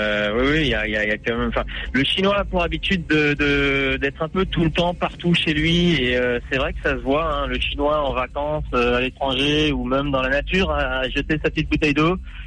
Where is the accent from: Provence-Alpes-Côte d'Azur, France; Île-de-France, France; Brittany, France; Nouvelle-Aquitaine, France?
Brittany, France; Si c'est éventuellement un peu de travail en Bretagne, là où j'habite, je suis breton